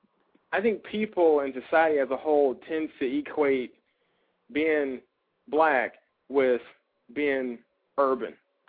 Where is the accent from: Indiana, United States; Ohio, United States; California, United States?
Indiana, United States; East Chicago; I grew up in East Chicago and the harbor of Indiana, two areas that are known for being urban, being a little rough